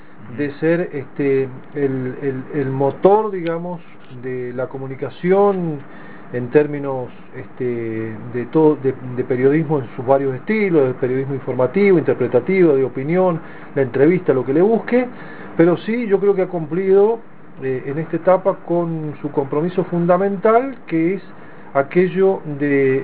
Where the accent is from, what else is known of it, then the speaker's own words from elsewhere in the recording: Argentina; más allá de que somos Argentina